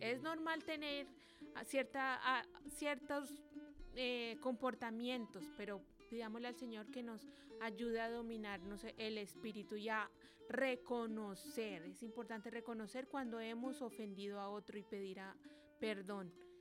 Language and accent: Spanish; Colombia; now in Puerto Rico; Aquí en Puerto Rico, yo soy originaria de Colombia